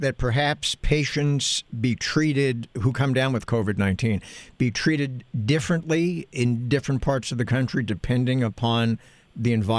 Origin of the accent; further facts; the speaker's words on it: New York City, New York, United States; now in Los Angeles, United States; I was born and raised in New York City.